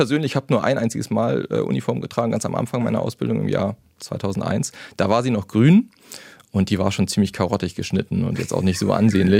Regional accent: Hamburg, Germany; Ich bin halt Hamburger, ne? Und ich bin hier geboren und ich war auch schon in vielen anderen Städten.

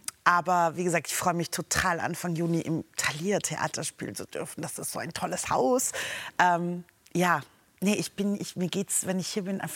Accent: Belgrade, Serbia; also born or lived in Lower Austria; weil ich in Niederösterreich bin wirklich nur rausgeflutscht und dann sind wir sofort nach Belgrad

